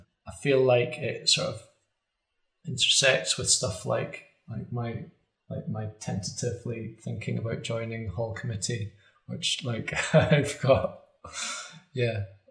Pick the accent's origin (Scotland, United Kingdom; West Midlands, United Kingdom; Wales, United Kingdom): Scotland, United Kingdom; I grew up in Caithness. I didn't get into studying the arts until, late 20s. I'm 40 now.